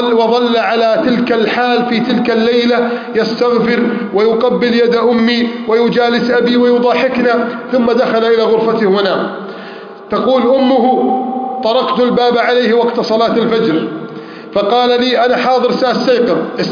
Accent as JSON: {"language": "Arabic", "country": "Egypt", "said": "بلدنا مصر"}